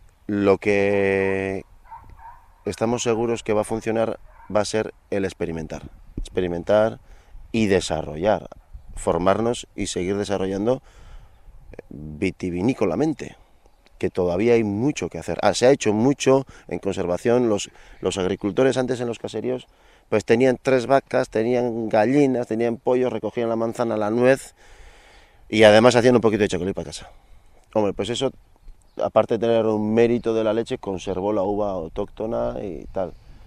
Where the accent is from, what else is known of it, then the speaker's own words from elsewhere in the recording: Basque Country, Spain; somos vascos